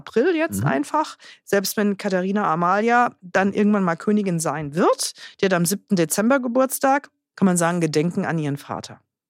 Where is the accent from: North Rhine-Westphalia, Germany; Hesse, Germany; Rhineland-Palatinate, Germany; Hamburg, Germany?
Rhineland-Palatinate, Germany; Kaiserslautern; wenn ihr Lust habt, mal nach Kaiserslautern zu fahren, in meine Heimat.